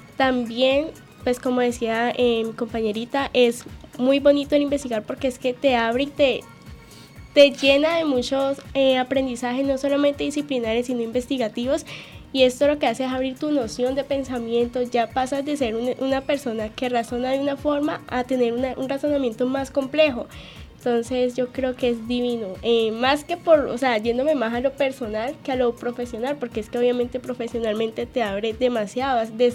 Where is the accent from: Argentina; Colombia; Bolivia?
Colombia; Palmira, Valle del Cauca; Bueno, yo soy de Palmira